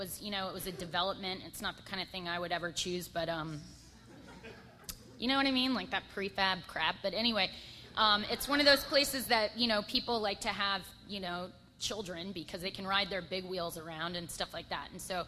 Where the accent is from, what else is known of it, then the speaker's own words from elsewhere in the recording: Tampa, Florida, United States; born there; I was born in Tampa, and my parents were married, and they were normal middle-class people.